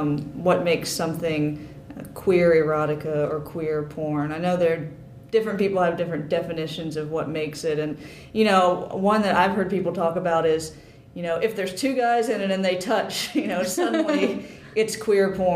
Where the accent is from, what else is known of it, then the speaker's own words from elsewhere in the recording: Atlanta, Georgia, United States; We're from Atlanta.